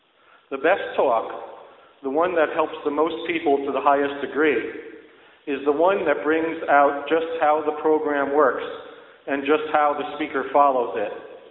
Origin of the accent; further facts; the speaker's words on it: Tarrytown, New York, United States; also born or lived in White Plains, United States; And then at age 10, I moved from Tarrytown, New York to White Plains, New York, which was about 20 minutes away.